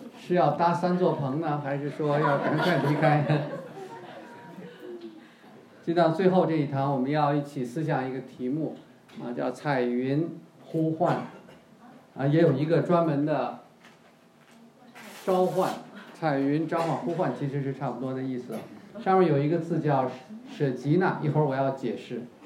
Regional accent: Beijing, China; 我是个北京人

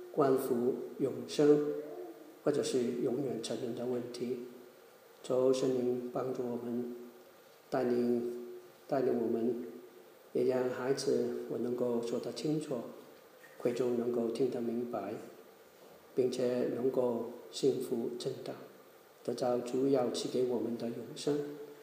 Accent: Hong Kong; accent: Hong Kong; Chinese is a second language; 因为我的普通话不是我的母语，我是从香港来的，可能香港的口音比较重

